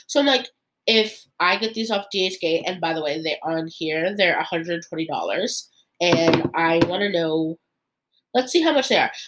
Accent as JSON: {"language": "English", "country": "Canada", "said": "because I'm a Canadian."}